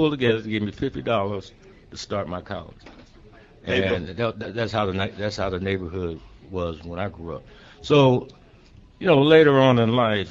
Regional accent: Omaha, Nebraska, United States; You know, my neighborhood and growing up in South Omaha, a melting pot where you, of a neighborhood wherein you got an opportunity to interact with all ethnic groups.

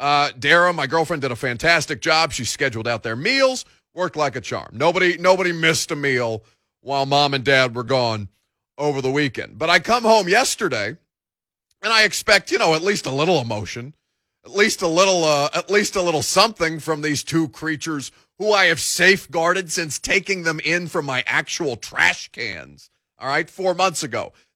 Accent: Evansville, Indiana, United States; So I took a trip to my hometown of Evansville, Indiana this weekend because I don't go see my family near enough.

